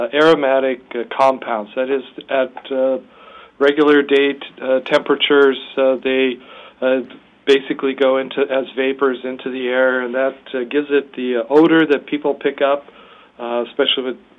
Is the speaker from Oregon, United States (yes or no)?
yes; Oregon, United States; And so when I travel around the world to say I'm from Oregon, we have hemp